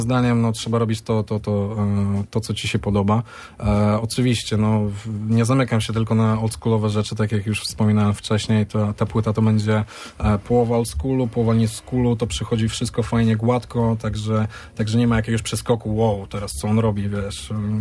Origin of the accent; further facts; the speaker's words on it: Brzeszcze, Lesser Poland, Poland; wychowuję się na Brzeszczu, jestem z Brzeszcza, każdy, kto jest stąd, mnie kojarzy.